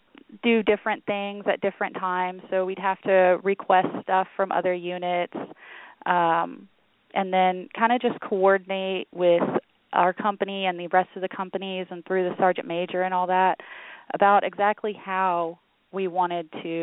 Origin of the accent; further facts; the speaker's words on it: Houston, Texas, United States; I'm from Houston, Texas, and I've been in the Army for 7 years now.